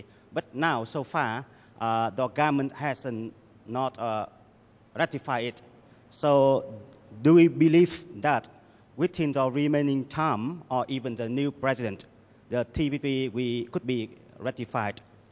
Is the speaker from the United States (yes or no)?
no; Vietnam; English is a second language; from Vietnam.